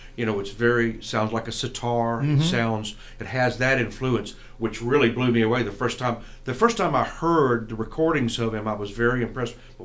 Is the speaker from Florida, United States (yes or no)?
yes; Lynn Haven, Florida, United States; I happen to be born and raised in Lynn Haven, Florida